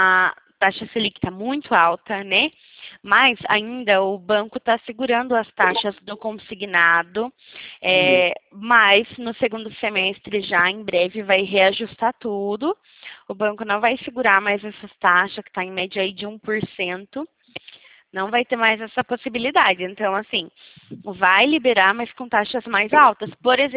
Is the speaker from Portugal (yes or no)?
no; São Paulo, Brazil; Não, eu sou de São Paulo.